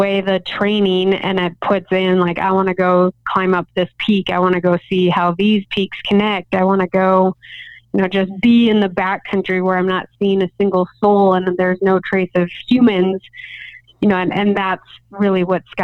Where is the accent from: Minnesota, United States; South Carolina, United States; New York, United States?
Minnesota, United States; I grew up in Minnesota on a state park where my coach did an awesome job of just instilling the adventure side of running.